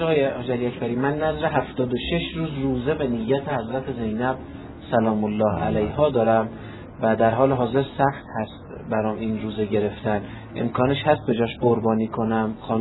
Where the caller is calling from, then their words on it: Shiraz, Fars, Iran; از شیرازم